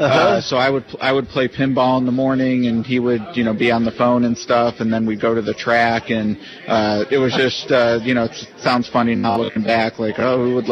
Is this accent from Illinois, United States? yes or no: no; Cleveland, Ohio, United States; Yeah, I grew up in Cleveland, and there's a track there, Thistledown.